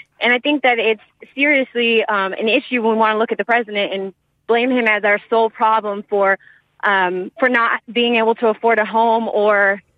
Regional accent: United States; And I think as a mom and as an American, we need to start teaching our children that all your decisions have consequences

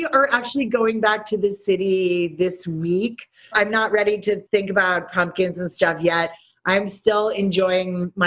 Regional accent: New York City, New York, United States; because I am from New York City. I'm a professional chef.

